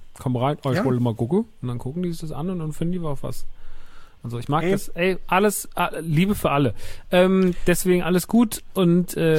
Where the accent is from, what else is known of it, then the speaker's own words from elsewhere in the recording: Rodgau, Hesse, Germany; in Rottgau, Jügsheim, meiner alten Heimat, wo ich ursprünglich herkomme, wo meine Mama immer noch wohnt.